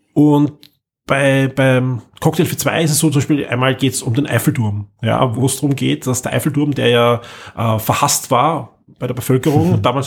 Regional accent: Austria; Wie gesagt, ich bin ja jemand, der in Österreich aufgewachsen bin.

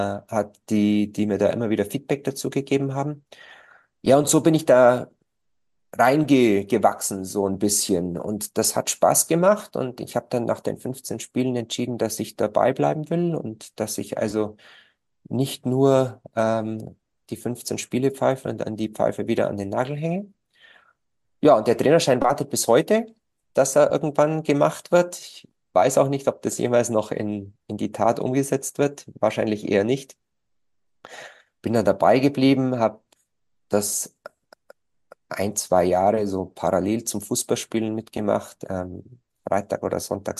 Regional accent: Bavaria, Germany; ich bin im Bezirk Schwaben groß geworden.

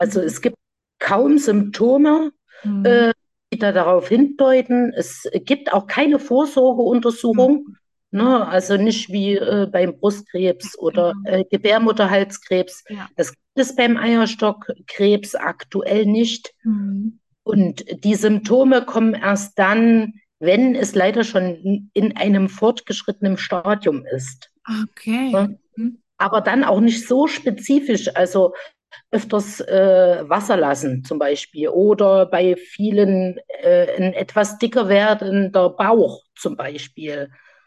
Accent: Saxony, Germany; Ich komme aus dem wunderschönen Sachsen, das man natürlich auch hört am Dialekt.

